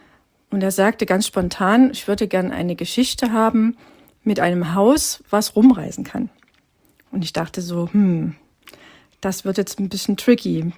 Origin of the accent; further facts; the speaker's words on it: Saxony, Germany; now in Dithmarschen, Germany; ich stamme ursprünglich aus Sachsen. Bin 2014 nach Dithmarschen gezogen an die Nordsee